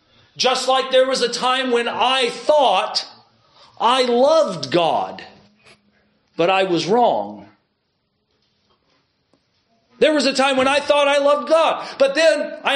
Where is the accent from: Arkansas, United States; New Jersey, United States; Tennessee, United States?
Arkansas, United States; born there; I was born in Arkansas, though.